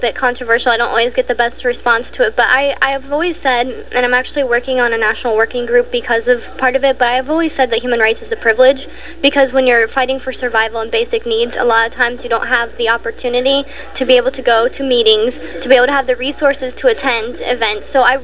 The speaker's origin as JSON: {"language": "English", "region": "the South", "country": "United States", "tie": "born or raised there", "said": "those lessons, good or bad, that we learned from growing up in the South and being able to move forward."}